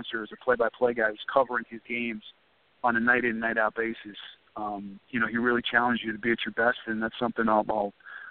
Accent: New York, United States; a guy I've been watching on TV for so many years growing up in New York

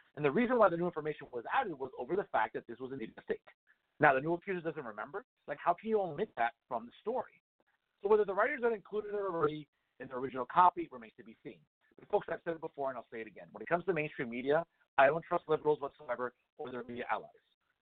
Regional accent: West New York, New Jersey, United States; I grew up in West New York, living in the city. It's my hood, man.

